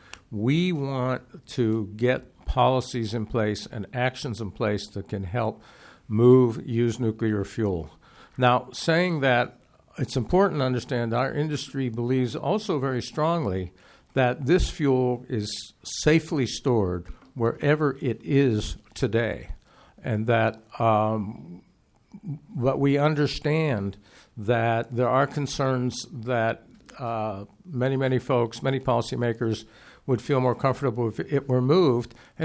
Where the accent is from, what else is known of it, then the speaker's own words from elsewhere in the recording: Washington, District of Columbia, United States; I'm from Washington, D.C.